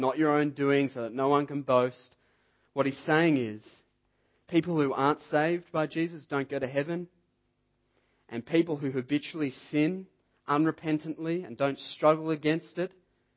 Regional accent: Diamond Creek, Victoria, Australia; When I was growing up in Diamond Creek, my dad has a big property out there, 15 or so acres.

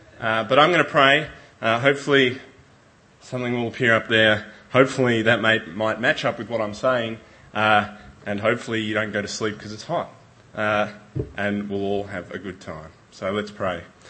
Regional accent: Tasmania, Australia; Well, I'm from Tasmania

